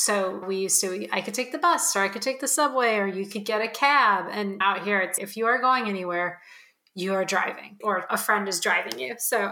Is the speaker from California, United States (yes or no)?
yes; California, United States; So I'm actually from California, which is on the other side of the country. So it's on the West Coast.